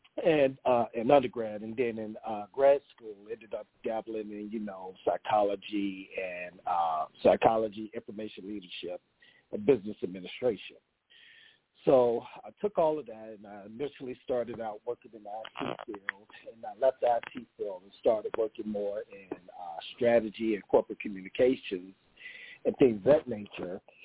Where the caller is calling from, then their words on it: North Carolina, United States; And I'm calling from North Carolina.